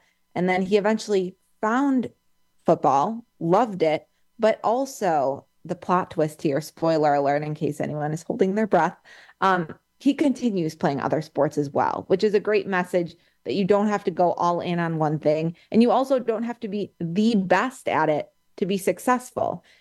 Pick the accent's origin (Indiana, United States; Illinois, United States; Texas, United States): Illinois, United States; Chicago; he is from a town that's very close to where I grew up in Chicago.